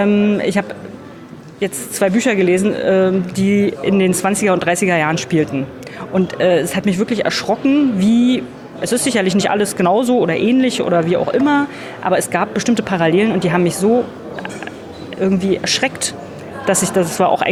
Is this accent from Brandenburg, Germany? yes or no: yes; Falkensee, Brandenburg, Germany; weil ich bin ursprünglich aus Falkensee, also ein Kind der DDR.